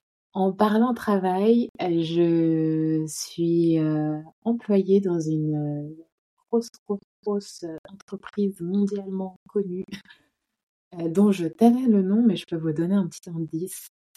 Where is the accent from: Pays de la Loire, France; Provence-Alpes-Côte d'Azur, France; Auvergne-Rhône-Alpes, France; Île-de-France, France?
Auvergne-Rhône-Alpes, France; J'habite en Île-de-France et je suis originaire de Haute-Savoie. Donc vraiment, j'ai grandi dans la campagne quasi profonde, en vrai, au bord du lac, pied des montagnes.